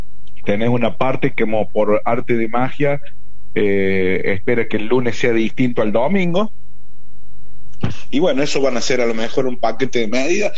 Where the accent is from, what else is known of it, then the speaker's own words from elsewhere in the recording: Córdoba, Argentina; vengo también del norte de Córdoba, de un pueblo muy pequeño, de 2000 personas, el Harre